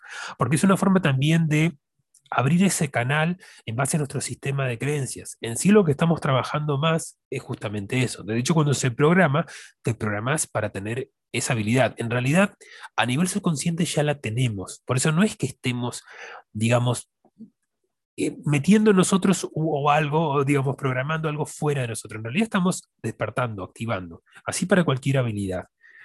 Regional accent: La Plata, Buenos Aires Province, Argentina; soy de la Argentina, La Plata, la ciudad de La Plata

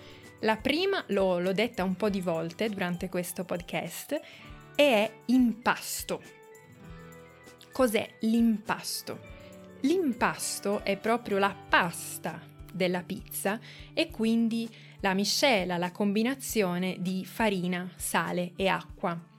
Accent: Turin, Piedmont, Italy; Poi il prossimo tipo è tipico della mia città d'origine, che è Torino, ed è la pizza al tegamino.

